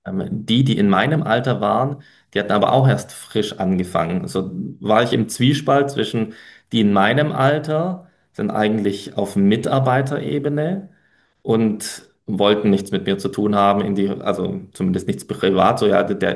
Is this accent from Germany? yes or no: yes; Baden-Württemberg, Germany; also born or lived in Poland; Tatsächlich bin ich gebürtig aus Polen, und exakt an meinem zweiten Geburtstag vor 36 Jahren, wer rechnen kann, hat es rausbekommen, ich bin 38, sind wir hergezogen. Tatsächlich schon in Schwäbisch Hall, in die Region, nicht direkt in die Stadt.